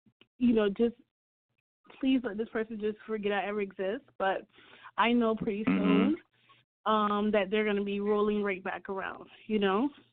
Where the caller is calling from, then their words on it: Miami, Florida, United States; I'm calling from Miami.